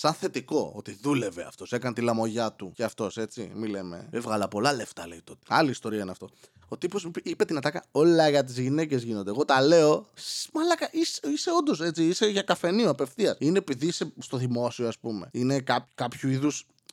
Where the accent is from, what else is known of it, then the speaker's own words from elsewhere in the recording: Serres, Central Macedonia, Greece; Είμαι από τις Σέρες, έτσι.